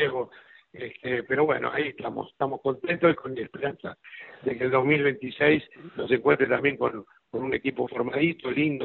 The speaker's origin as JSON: {"language": "Spanish", "town": "San Martín", "region": "Buenos Aires Province", "country": "Argentina", "said": "un tipo de barrio, yo soy de San Martín"}